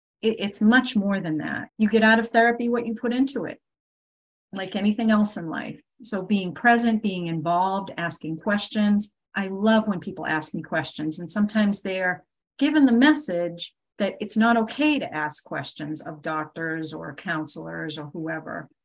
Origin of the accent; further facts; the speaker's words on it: Massachusetts, United States; I come from Massachusetts. It's a different culture.